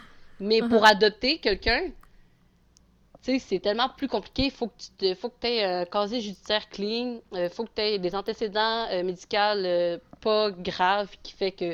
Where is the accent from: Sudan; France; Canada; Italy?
Canada; Quebec; also born or lived in China; je suis du québécois, je suis chinois